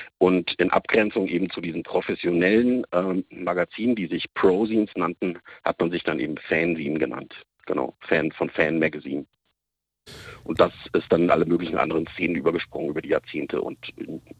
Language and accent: German; Weilheim in Oberbayern, Bavaria, Germany; ich bin so Anfang der 90er Jahre, habe ich meine Jugend Weilheim in Oberbayern verlebt